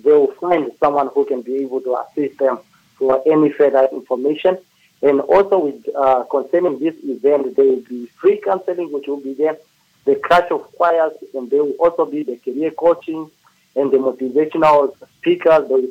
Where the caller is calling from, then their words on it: Walvis Bay, Erongo, Namibia; Okay, I'm calling from Walvis Bay.